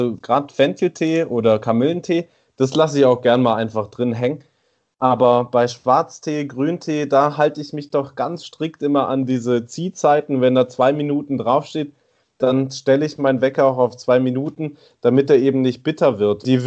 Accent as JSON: {"language": "German", "region": "Hamburg", "country": "Germany", "said": "ich komme ja aus Hamburg"}